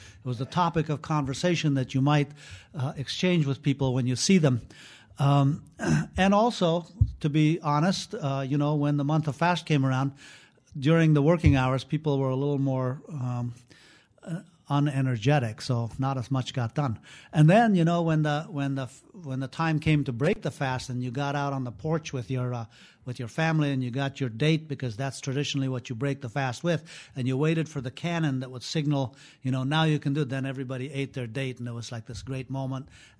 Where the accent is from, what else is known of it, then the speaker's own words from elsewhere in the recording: Afghanistan; Islam was part of everyday life in that sense when I was growing up in Afghanistan.